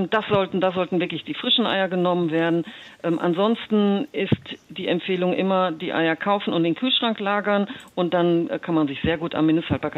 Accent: North Rhine-Westphalia, Germany; Ich bin jetzt aus Nordrhein-Westfalen

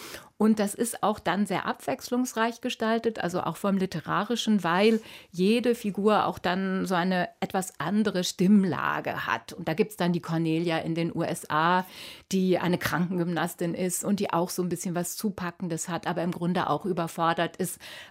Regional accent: Northern Germany, Germany; was für mich als Norddeutsche hochinteressant ist, ist immer Stuttgart.

